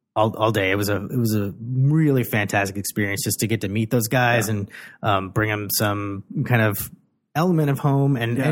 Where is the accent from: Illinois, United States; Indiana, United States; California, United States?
Illinois, United States; Chicago; So I'm from Chicago and I fly back there.